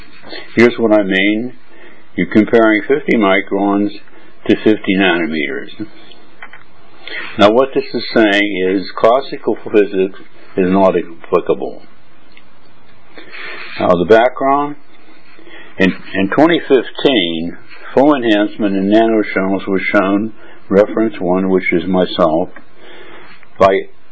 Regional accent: United States; now in Berlin, Germany; I'm an American, and sorry about the hockey game last night, but the U.S. lost to Czechoslovakia. And I live in Berlin and Hong Kong, back and forth.

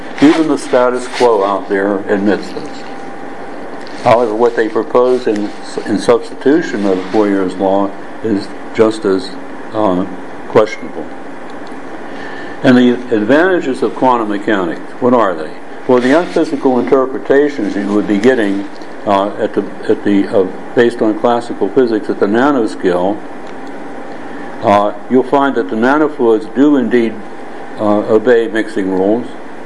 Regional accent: United States; now in Hong Kong; I'm an American living in Hong Kong, Berlin, and of course sometimes in the U.S.

